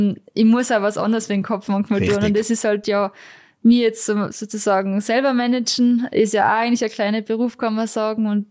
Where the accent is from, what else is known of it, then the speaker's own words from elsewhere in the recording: Austria; Das ist natürlich die größte Auszeichnung bei uns in Österreich, was man eigentlich kriegen kann als Sportlerin.